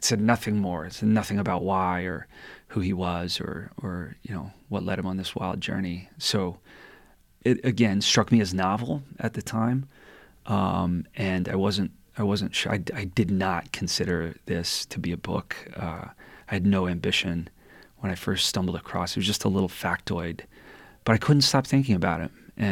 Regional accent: Florida, United States; And I come from Florida. I really appreciate the open spaces here that I can be out of my condo and on top of Mount Jumbo in like 20 minutes of huffing and puffing.

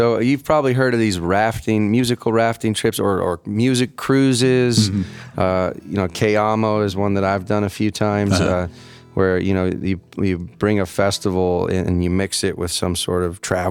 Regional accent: Taos, New Mexico, United States; Yeah, born and raised in Taos, yeah.

